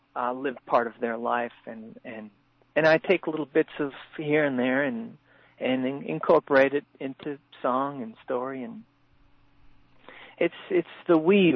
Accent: Grand Forks, North Dakota, United States; I have roots in North Dakota is where I'm from, in the town of Grand Forks.

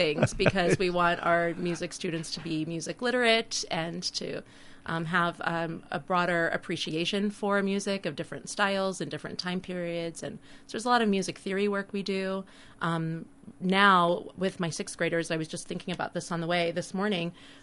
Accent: Long Island, New York, United States; also born or lived in Florida; now in Northfield, United States; I'm from Long Island, New York.

